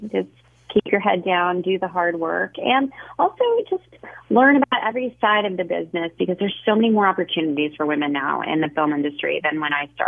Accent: Nashville, Tennessee, United States; We grew up in Nashville, Tennessee, so I was just, you know, running around in creeks catching bugs and frogs

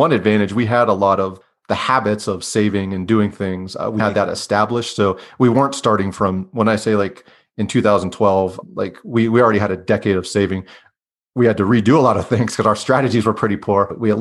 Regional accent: Pennsylvania, United States; I grew up in Western Pennsylvania.

